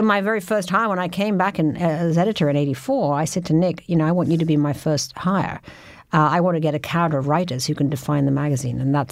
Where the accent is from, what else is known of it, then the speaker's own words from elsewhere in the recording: London, United Kingdom; Plus, I was from London, and so it was all new to me.